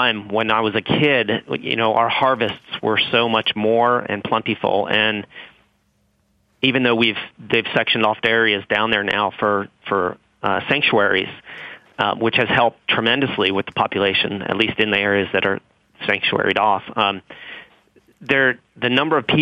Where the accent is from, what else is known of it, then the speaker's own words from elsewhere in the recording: Miami, Florida, United States; I grew up in Miami and the Keys, and we've caught lobster commercially my whole life, obviously less so since I've moved away.